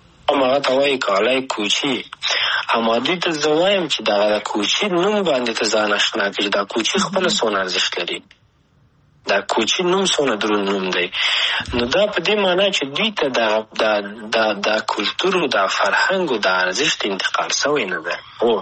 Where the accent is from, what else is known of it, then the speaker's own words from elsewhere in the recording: Afghanistan; لکه زه افغان یم د افغانستان سره که مینه ونه لرم، که زه د خپل هویت سره مینه ونه لرم